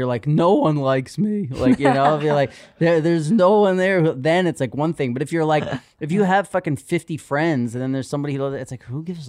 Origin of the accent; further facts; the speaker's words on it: New York City, New York, United States; It's another thing about growing up in New York City.